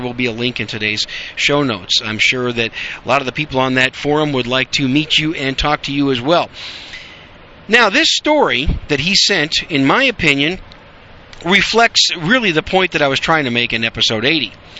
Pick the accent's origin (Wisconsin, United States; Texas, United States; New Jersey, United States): Wisconsin, United States; Green Bay; He's from Wisconsin. As a matter of fact, he's from the Green Bay area, which is where I'm from. Go Packers.